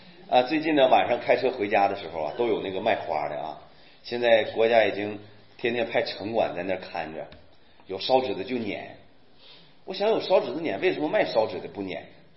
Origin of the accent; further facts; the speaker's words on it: China; 其实呢，我们中国人呢都是用情感建立的国家，知道吗？